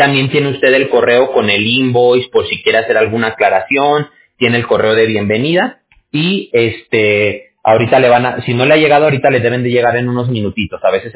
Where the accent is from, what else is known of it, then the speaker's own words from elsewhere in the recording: Viña del Mar, Valparaíso, Chile; born there; si le dan una respuesta que no sea Viña del Mar, también cuélguelo